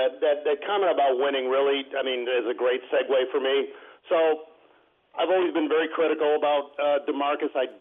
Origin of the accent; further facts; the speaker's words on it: Detroit, Michigan, United States; so I'm born and raised in Michigan. I'm a Detroit guy.